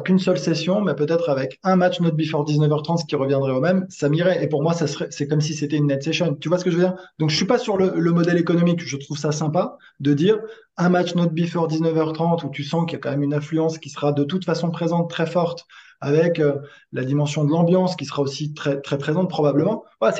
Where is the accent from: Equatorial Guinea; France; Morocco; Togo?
Morocco; j'ai grandi au Maroc sur terre battue